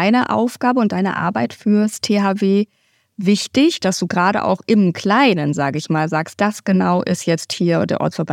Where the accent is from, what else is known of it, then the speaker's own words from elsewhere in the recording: Nuremberg, Bavaria, Germany; Ja, meine Heimatstadt.